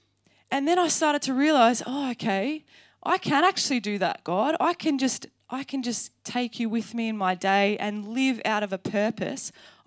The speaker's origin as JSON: {"language": "English", "country": "Australia", "said": "I'm such an Aussie, hey."}